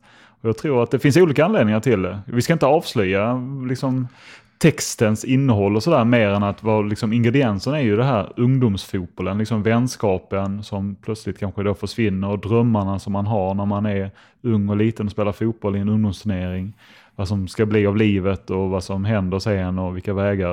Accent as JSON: {"language": "Swedish", "region": "Skåne", "country": "Sweden", "tie": "born or raised there", "said": "Och jag har gamla kompisar som jag växte upp med i Skåne."}